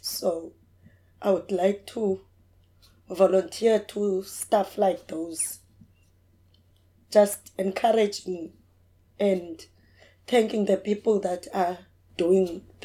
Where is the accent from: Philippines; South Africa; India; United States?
South Africa; Queenstown, Eastern Cape; born there; I was born in Eastern Cape, Queenstown. I was born in July 1977, 7 July, so I'm 777. I grew up with my grandmother.